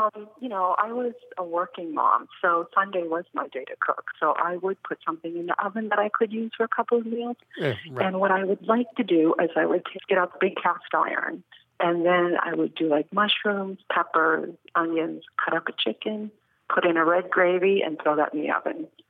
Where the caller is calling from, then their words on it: Vero Beach, Florida, United States; I'm calling from Vero Beach in Florida.